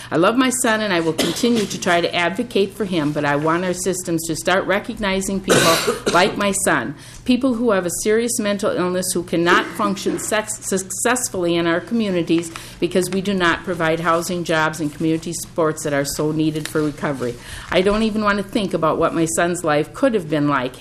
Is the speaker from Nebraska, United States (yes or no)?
no; Winona, Minnesota, United States; I'm from Winona, Minnesota.